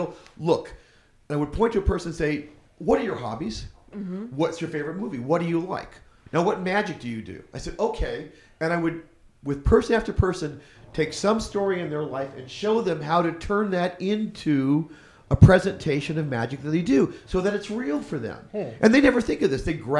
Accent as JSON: {"language": "English", "region": "California", "country": "United States", "tie": "born or raised there", "said": "but I came from Orange County, so I grew up in a conservative family"}